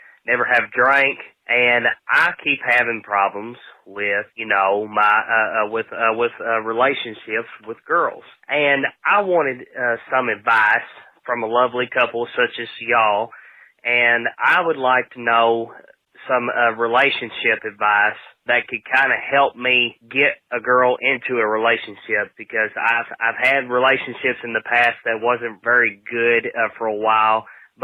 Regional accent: Mayfield, Kentucky, United States; Hey, Todd and Julie. … I'm from Mayfield, Kentucky.

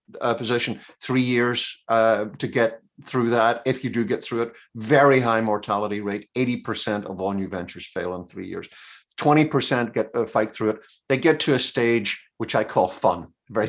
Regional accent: Belfast, Northern Ireland, United Kingdom; moved away as an adult; now in Maryland, United States; I'm an American citizen and I've got my passport and I've been here 25 years, I'm originally not from these parts. I'm from Texas. I'm from Belfast in Ireland.

